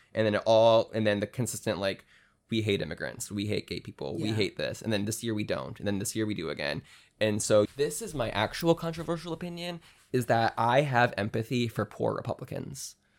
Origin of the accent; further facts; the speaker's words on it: Ohio, United States; I'm from Ohio. Yeah. I obviously, and I live in Florida.